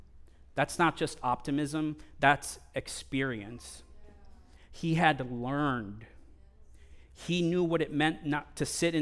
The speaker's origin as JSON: {"language": "English", "town": "Jackson Heights", "region": "New York", "country": "United States", "tie": "born or raised there", "also_born_or_lived": "Lima, Peru", "said": "Liz and I were both born in Lima, Peru. I grew up nearby in Jackson Heights, Queens."}